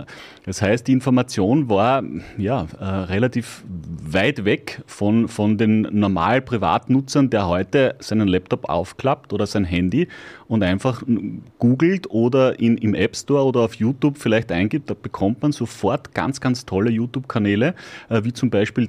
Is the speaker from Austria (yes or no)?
yes; Mautern an der Donau, Lower Austria, Austria; now in Mattersburg, Austria; Nein, ursprünglich bin ich aus Mautern an der Donau.